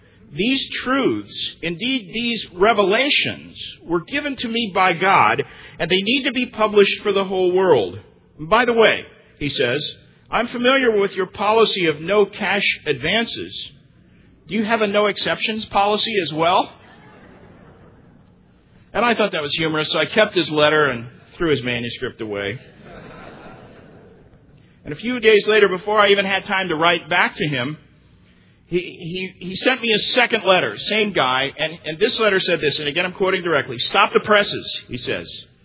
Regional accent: Tulsa, Oklahoma, United States; Tulsa, of course, is my hometown. So I watched some of this unfold.

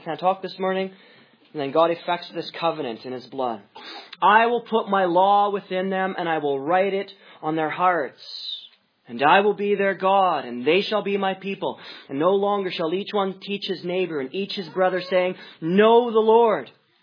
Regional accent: Winnipeg, Manitoba, Canada; I'm from Winnipeg

